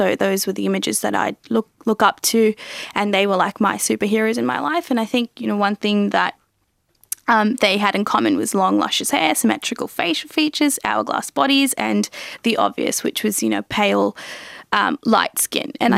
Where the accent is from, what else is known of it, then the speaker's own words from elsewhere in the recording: Sri Lanka; Just a little story, travelling back to my home country, Sri Lanka. I was travelling through Jaffna